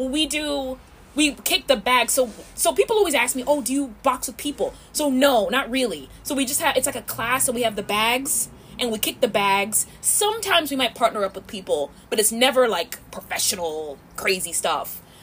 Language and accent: English; New York, United States; because I'm from New York, so we're just naturally aggressive.